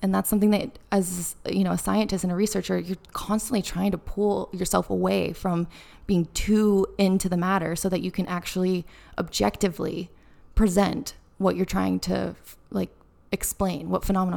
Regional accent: West Coast, United States; I grew up in America, but I grew up on the West Coast

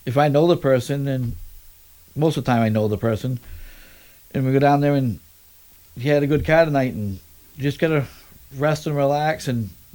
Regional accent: Buxton, United States; I grew up in Buxton all my life, and mm-hmm. then as an adult moved to Hollis.

